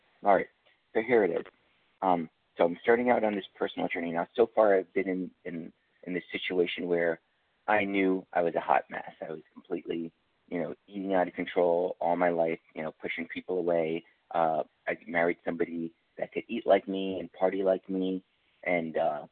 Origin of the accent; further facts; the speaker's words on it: Bronx, New York, United States; You know, I was brought up in the Bronx. I'm half Puerto Rican and half Haitian, and of course, I didn't feel black enough for the black kids.